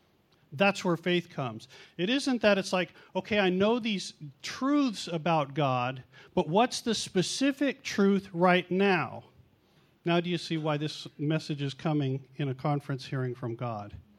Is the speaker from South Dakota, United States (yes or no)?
no; California, United States; We came from Southern California. They did have earthquakes.